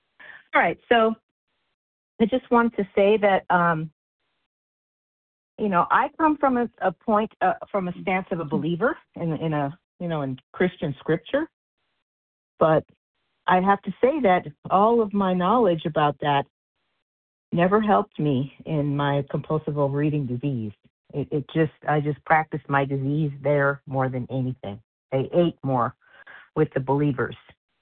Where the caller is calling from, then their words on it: Palmdale, California, United States; I'm a recovered compulsive overeater, and I'm calling from Palmdale, California.